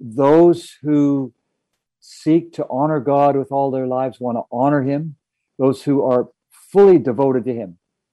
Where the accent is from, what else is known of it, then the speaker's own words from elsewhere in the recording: Canada; I'm a Canadian